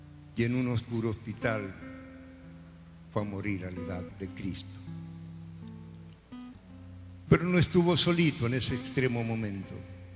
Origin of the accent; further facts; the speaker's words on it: Mendoza, Argentina; born there; Solamente que yo nací en Mendoza, allá pegadito a la precordillera, entre chileno y argentino. En un pequeño y maravilloso pueblo donde aún se acostumbra a saludar. Ahí nací.